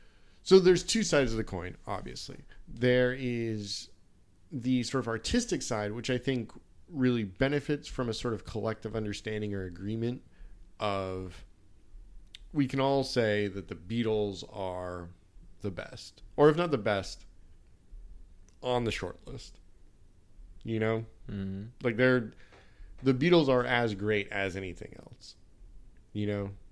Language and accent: English; United States; I guess if I was the government of Indonesia, but I mean, I'm just an American trying to help them out.